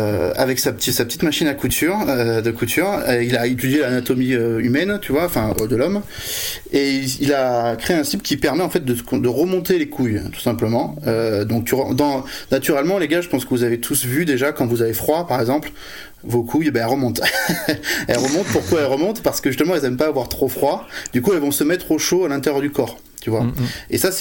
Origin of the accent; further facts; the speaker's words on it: Bordeaux, Nouvelle-Aquitaine, France; Moi je suis de Bordeaux